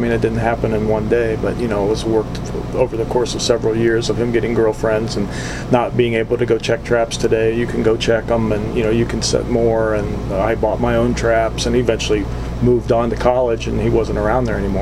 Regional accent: Columbus, Ohio, United States; I grew up in Columbus, Ohio, so I went to school in Columbus.

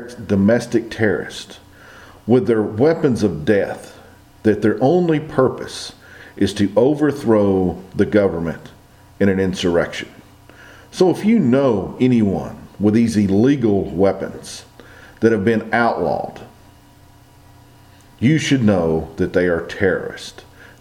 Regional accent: United States; because I'm an American.

